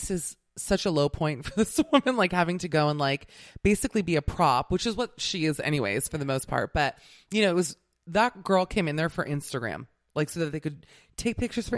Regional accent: Miami, Florida, United States; I have been on a swamp tour. I'm from Miami.

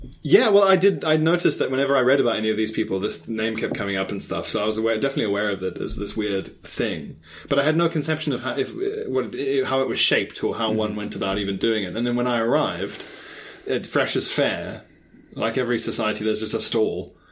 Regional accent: Isle of Man; growing up on the Isle of Man, I was obsessed with castles and history and Vikings and Celts.

